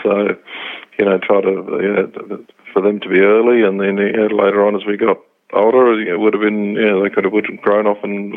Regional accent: England, United Kingdom; moved away as an adult; now in Brisbane, Australia; So yeah, I was Brisbane based. I emigrated over from England in 78. I just came straight to Brisbane and really kind of made that the place that I wanted to stay in.

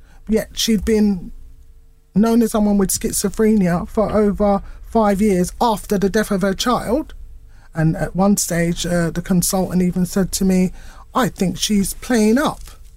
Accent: United Kingdom; she was born here. I was born here. We're British

